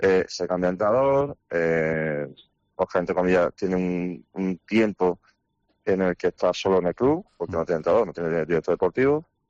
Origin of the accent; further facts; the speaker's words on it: Granada, Andalusia, Spain; y yo lo he vivido, y soy de Granada.